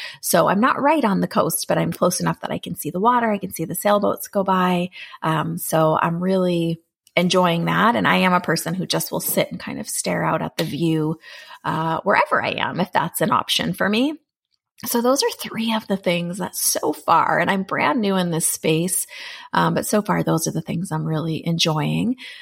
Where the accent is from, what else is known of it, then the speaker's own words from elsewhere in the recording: Boston, Massachusetts, United States; I'm from Boston and I grew up in the city and I grew up around ambient noises.